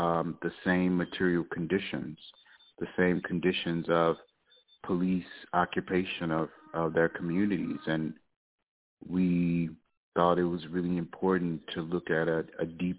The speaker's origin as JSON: {"language": "English", "town": "St. Louis", "region": "Missouri", "country": "United States", "said": "I am from North St. Louis, Missouri, right next to Ferguson."}